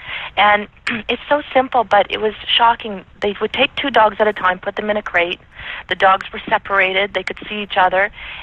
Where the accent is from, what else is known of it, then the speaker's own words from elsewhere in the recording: Canada; I'm Canadian.